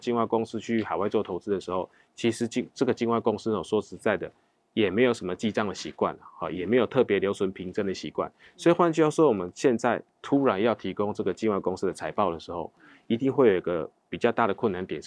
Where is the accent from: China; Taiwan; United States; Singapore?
Taiwan; 那很多我们台湾人常用的